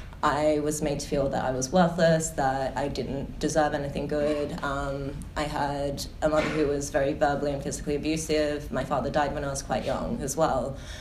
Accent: Australia; moved away as an adult; So I grew up in Australia. I came over here when I was 19.

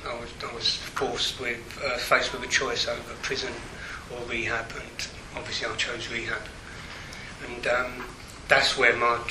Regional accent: Islington, London, United Kingdom; I'm from Islington, and I'm one of seven

